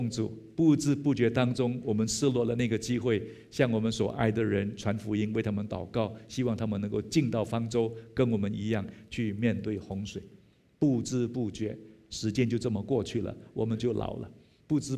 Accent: Singapore; 我们新加坡人是非常有创意的

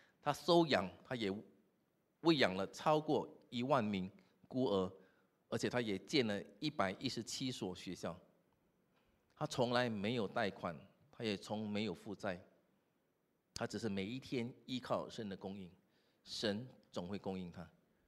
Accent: Singapore; 新加坡人最擅长做计划，我们做管理做计划，这是我们很擅长的。

